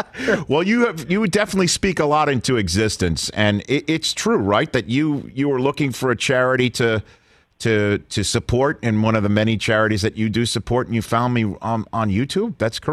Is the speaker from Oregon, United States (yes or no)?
no; Staten Island, New York, United States; Well, I mean, and you're from my hometown of Staten Island as well.